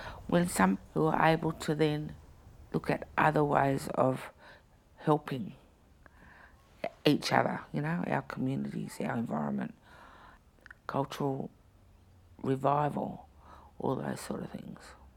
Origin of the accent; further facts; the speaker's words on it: New South Wales, Australia; born there; I'm a Nyiampa woman and I was born on Gadigal land.